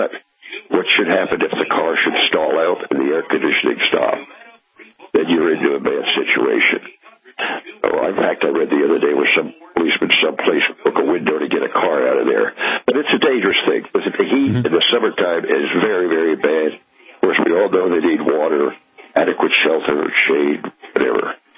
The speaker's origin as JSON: {"language": "English", "region": "New Jersey", "country": "United States", "tie": "born or raised there", "said": "First of all, I was born and raised in New Jersey, went to high school there, went to college, went to Bucknell University, ended up getting drafted after the draft, and I went to work in New York City in a training program."}